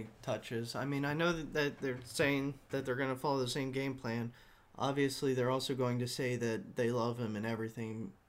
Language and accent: English; Philadelphia, Pennsylvania, United States; It's probably just because I'm from Philadelphia.